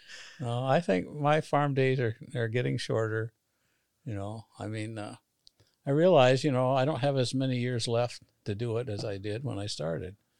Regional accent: Midwest, United States; now in Vermont, United States; I came from the Midwest, and I saw what dairying is like here, at least in Vermont, New England.

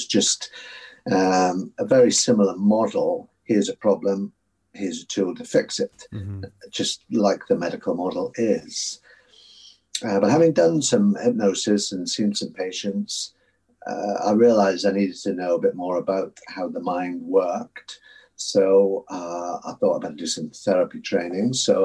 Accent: Carmarthen, Wales, United Kingdom; born there; as being 61 years old, it could be a long story. I was born in West Wales

